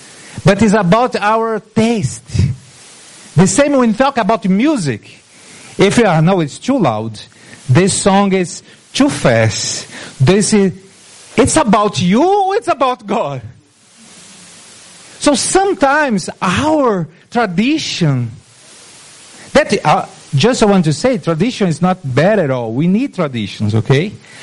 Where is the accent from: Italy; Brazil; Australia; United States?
Brazil; English is a second language; because I'm from Brazil, I confess to you that I have to lead with my mind